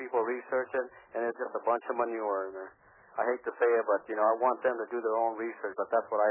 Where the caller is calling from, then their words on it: California, United States; Hey, I'm calling from California.